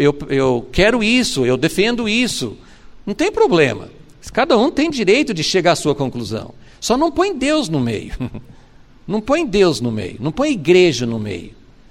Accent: United States; Portuguese is a second language; As pessoas sabem que eu sou americano

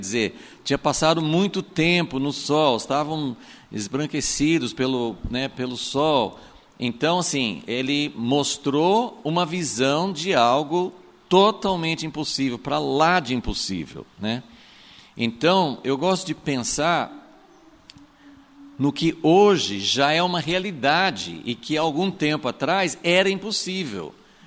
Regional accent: United States; moved away; eu cresci, né, nos Estados Unidos

